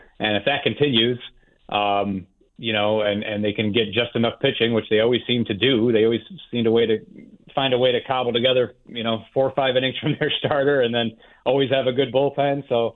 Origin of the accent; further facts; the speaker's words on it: Cleveland, Ohio, United States; I come from more of a small market mentality. You know, I live in Cleveland. I'm from Cleveland.